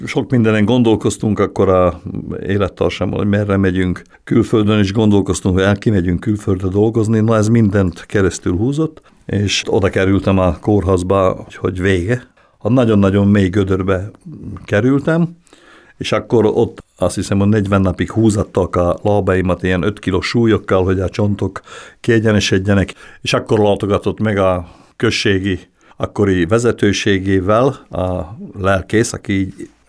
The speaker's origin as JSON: {"language": "Hungarian", "region": "Gemer", "country": "Slovakia", "tie": "born or raised there", "said": "Tőzsgyökeres gömöri vagyok, úgyhogy teljes lokálpatrióta is. Nem nagyon mozdultam még ki onnan."}